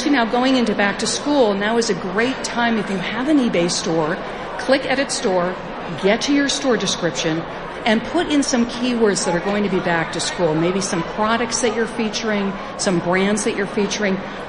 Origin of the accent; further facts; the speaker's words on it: New York City, New York, United States; I'm a seller from New York City.